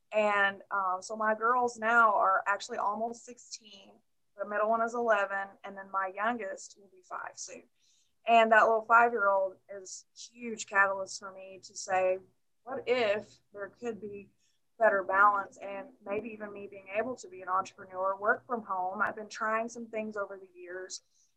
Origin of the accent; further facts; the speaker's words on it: Arkansas, United States; So I was raised in Arkansas, still live in Arkansas. I was raised in a very small town.